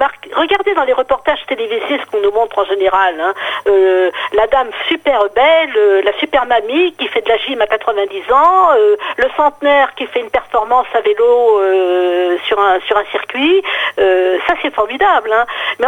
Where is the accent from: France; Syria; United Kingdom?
France; chez nous, en France, nous ne sommes pas très forts sur le domaine de la prévention.